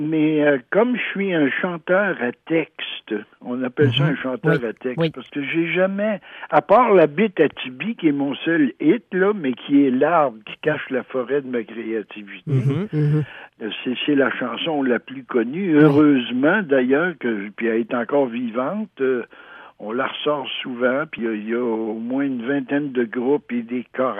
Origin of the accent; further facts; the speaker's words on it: Val-d'Or, Quebec, Canada; born there; comme je suis né à Val-d'Or, en Abitibi, quand je sortais par la porte d'en arrière, je grimpais tout de suite dans un arbre.